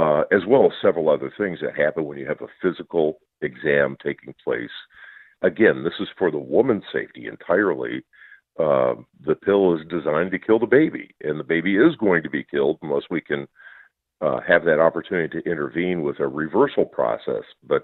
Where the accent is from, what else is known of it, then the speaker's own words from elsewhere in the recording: Minnesota, United States; In my home state where I'm at in Minnesota